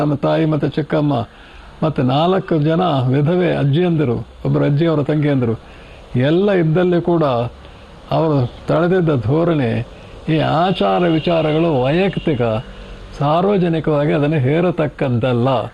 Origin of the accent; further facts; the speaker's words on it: Kodagu, Karnataka, India; ನಮ್ಮ ಊರಿನಲ್ಲಿ ಆ ಕೊಡವರ ಮನೆ, ಕೊಡವರು ಅಂದರೆ ಜನರಲ್ ಕಾರ್ಯಪ್ಪನವರು, ಅವರೆಲ್ಲ ಕೊಡವರು, ನಾವೆಲ್ಲ ಕೊಡಗರು, ಕೊಡಗಿನವರು.